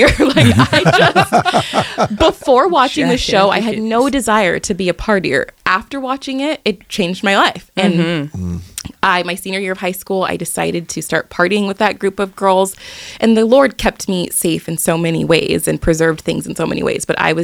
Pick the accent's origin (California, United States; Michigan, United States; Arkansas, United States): California, United States; Rancho San Diego; We grew up in Rancho San Diego, and I always say people don't leave Rancho San Diego.